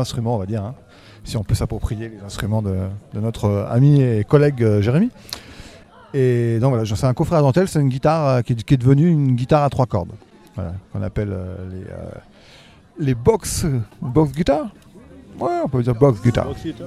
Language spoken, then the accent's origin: French; Bastia, Corsica, France; Tout à fait. Ouais. Je viens de Bastia, ouais.